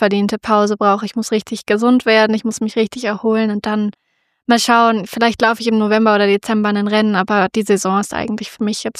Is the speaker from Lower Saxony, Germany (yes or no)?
yes; Göttingen, Lower Saxony, Germany; am Sonntag in Göttingen, in meiner alten Heimat